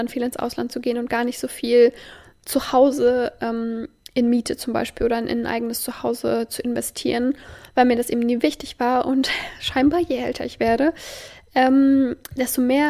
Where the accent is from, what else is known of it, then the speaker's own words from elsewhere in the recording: Magdeburg, Saxony-Anhalt, Germany; Ich komme ja aus Magdeburg, die ist jetzt nicht ultra klein, die Stadt, aber so eine wirkliche Großstadt eben auch nicht.